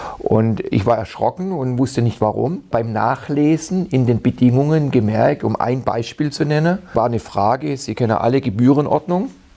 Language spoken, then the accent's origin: German; Baden-Württemberg, Germany; ich komme ja aus dem Freiburger Raum